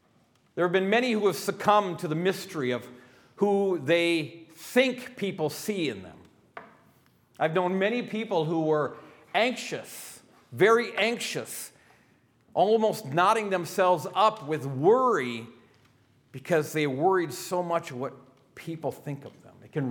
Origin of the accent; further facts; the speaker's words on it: North Dakota, United States; Growing up in North Dakota, when I was very young, I was the kid who could sing